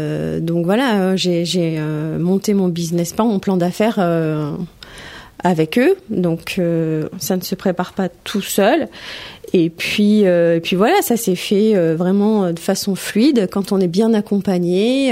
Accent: Limoges, Nouvelle-Aquitaine, France; born there; Non, je suis née dans le Limousin à Limoges, donc voilà.

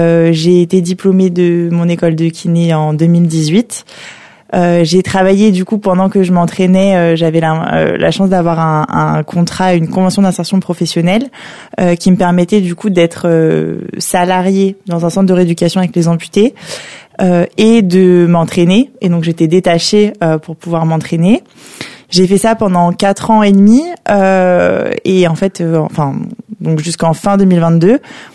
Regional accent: Lyon, Auvergne-Rhône-Alpes, France; Alors, j'ai 31 ans, comme tu l'as si bien dit. Je suis lyonnaise et je suis au club d'escrime de Saint-Gratien du coup depuis 2016, depuis après les Jeux de Rio auxquels j'ai participé. Je suis arrivée en région parisienne à 18

